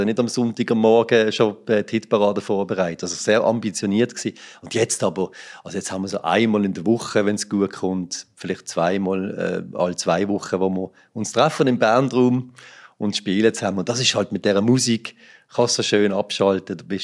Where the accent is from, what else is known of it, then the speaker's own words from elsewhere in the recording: Allschwil, Basel-Landschaft, Switzerland; Das ist dort, wo ich herkomme, wo ich daheim bin. Nach 17 Jahren, wo ich jetzt ein bisschen, auch in der Region zwar, aber weiter weg war, ja, bauen wir jetzt dort.